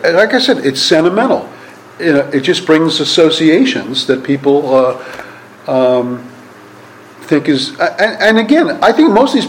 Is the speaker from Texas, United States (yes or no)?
no; New York, United States; And I told them, I was from New York.